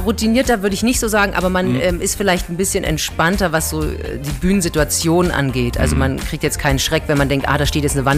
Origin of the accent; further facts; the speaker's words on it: Berlin, Germany; Also, ja, ich bin ja eine richtige Berliner Pflanze. Ich bin in Friedrichshain groß geworden.